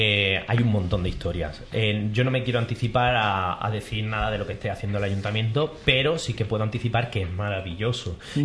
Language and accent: Spanish; Albacete, Castilla-La Mancha, Spain; yo soy de Albacete, el alcaraván allí, yo no lo había visto